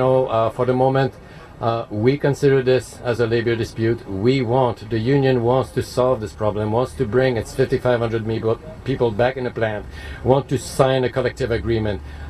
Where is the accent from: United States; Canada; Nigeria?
Canada; a lot of our intrinsic culture as Canadian grew up out of CBC.